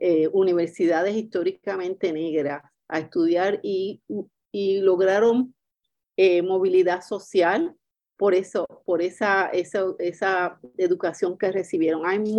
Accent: Puerto Rico; now in United States; yo que vivo aquí bastantes años, yo no soy afroamericana, yo no soy African American, yo soy una puertorriqueña negra, soy negra hispana

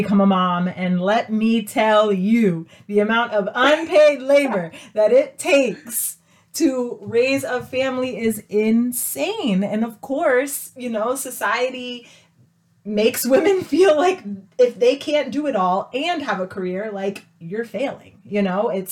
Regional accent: United States; Being an American, it's just like anything healthcare

